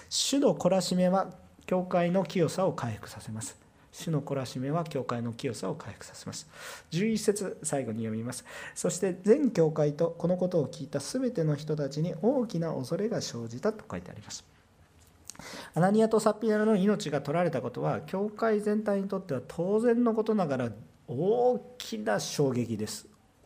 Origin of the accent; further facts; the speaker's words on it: Kansai, Japan; 私なんか関西人だからよくあります。